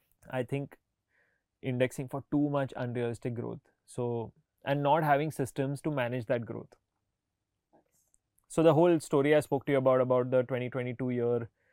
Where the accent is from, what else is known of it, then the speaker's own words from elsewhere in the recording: India; One is I'm building an Indian company. So I stand proudly Indian, I dress proudly Indian.